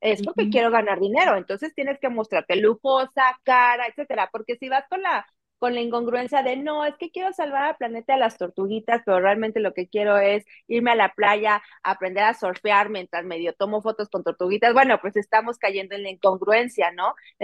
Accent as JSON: {"language": "Spanish", "country": "Mexico", "said": "porque soy mexicana."}